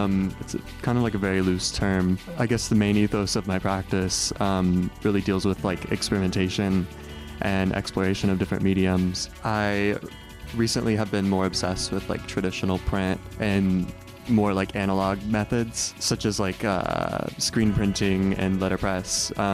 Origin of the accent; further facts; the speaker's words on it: Mississippi, United States; now in Richmond, United States; So South Mississippi.